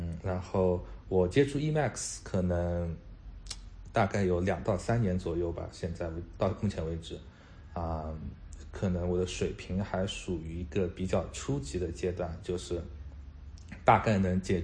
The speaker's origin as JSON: {"language": "Chinese", "town": "Hangzhou", "region": "Zhejiang", "country": "China", "tie": "born or raised there", "moved": "as an adult", "lives_now": "Australia", "said": "之前我在国内的时候，我跟西瓜其实是在同一个城市，都是在杭州的。我在杭州长大然后在杭州一直从小学读到了大学，之后在大学读的其实是经济专业，然后来到澳大利亚之后呢"}